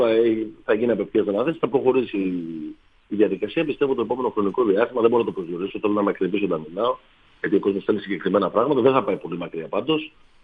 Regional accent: Nea Karvali, East Macedonia and Thrace, Greece; είμαι κάτοικος της περιοχής Νέας Καρβάλης. Έχω καταγωγή από τη Νέα Καρβάλη.

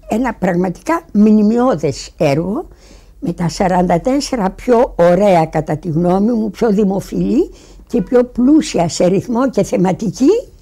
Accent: Greece; σαν Ελληνίδα αγαπάω την κιθάρα του Απόλλωνα, αγαπάω τη λύρα του Ορφέα

